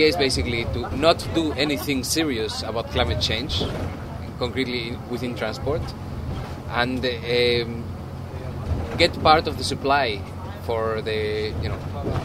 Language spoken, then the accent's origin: English; Spain; from Spain.